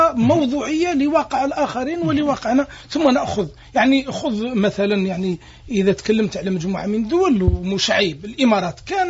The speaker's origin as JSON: {"language": "Arabic", "country": "Algeria", "said": "احنا عندنا في الجزائر"}